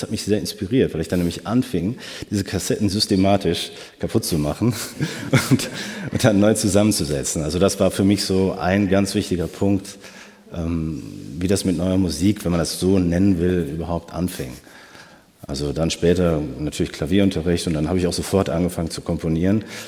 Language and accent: German; Cologne, North Rhine-Westphalia, Germany; also ich komme aus Köln, also im Ruhrgebiet